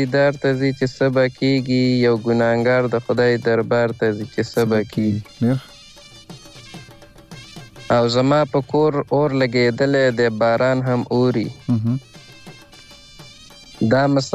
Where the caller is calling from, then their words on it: Charmang, Khyber Pakhtunkhwa, Pakistan; د باجوړ چارمنګ څخه